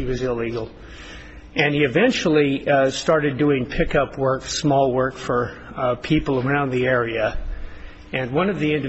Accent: Reno, Nevada, United States; I'm from Reno, Nevada, and I represent the appellant.

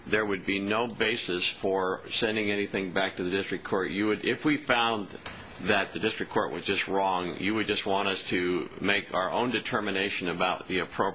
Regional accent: California, United States; I admit, I come from California, and maybe our jurisprudence is different, I don't know.

